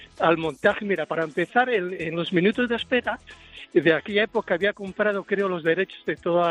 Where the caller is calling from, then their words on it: Asturias, Spain; de Asturias